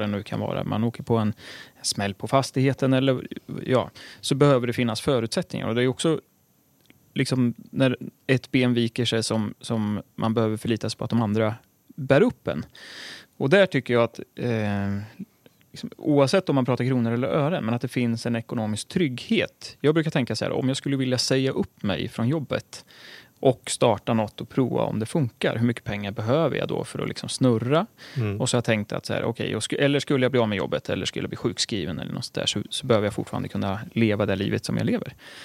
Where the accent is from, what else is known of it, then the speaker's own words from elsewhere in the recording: Örebro, Örebro County, Sweden; en god vän från Örebro där jag är uppvuxen